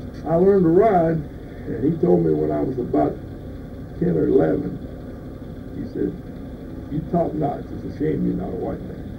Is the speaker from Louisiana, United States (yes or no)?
no; Jeffersonville, Indiana, United States; born there; I was born in Jeffersonville, Indiana, February 10th, 1931.